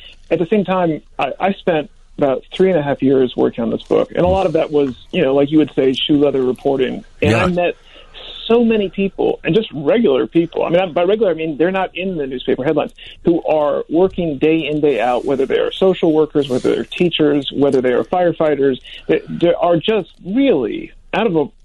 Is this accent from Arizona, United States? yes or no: no; Chicago, Illinois, United States; born there; I haven't gotten back in a little bit. I was born in Chicago. Both of my folks' families from Chicago.